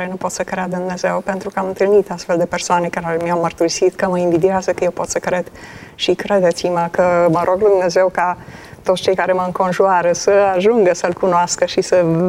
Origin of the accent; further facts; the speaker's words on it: Cluj-Napoca, Cluj County, Romania; Vin din Cluj-Napoca, de la Biserica Speranța